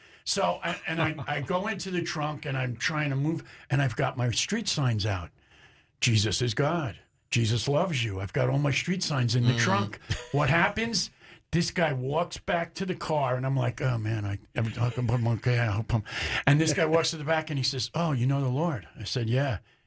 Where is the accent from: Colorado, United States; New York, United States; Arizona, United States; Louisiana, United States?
New York, United States; I'm a New Yorker. I'm not a Boston.